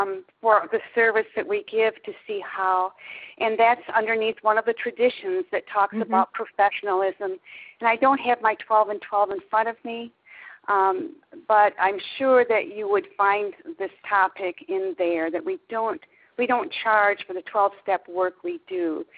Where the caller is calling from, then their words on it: Muskegon, Michigan, United States; I'm calling from Muskegon, Michigan.